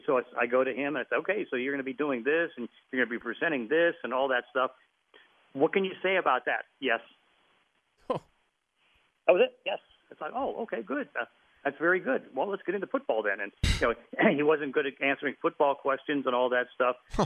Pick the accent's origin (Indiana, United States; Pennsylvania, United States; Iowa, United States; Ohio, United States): Pennsylvania, United States; Braddock; because growing up in Braddock, you got to like the funk.